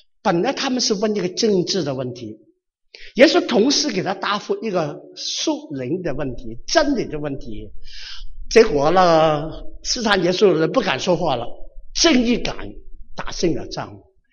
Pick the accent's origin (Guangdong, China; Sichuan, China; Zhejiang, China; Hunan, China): Guangdong, China; accent: Cantonese; 我们广东话有两句很特别的话，我小孩子很喜欢练这些东西的。